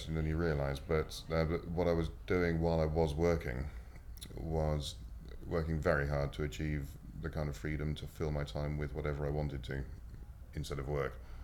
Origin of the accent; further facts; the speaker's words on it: Bristol, South West England, United Kingdom; also born or lived in London / Scotland / Milton Keynes; I'm born in London, grew up mostly in Bristol, spent 5 years in Scotland doing my first degree, and then Milton Keynes. I'm not really from anywhere in particular.